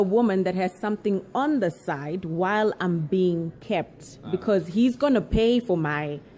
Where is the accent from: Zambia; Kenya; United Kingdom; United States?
Zambia; I'm actually a foreigner. I'm Chewa. I'm from Zambia.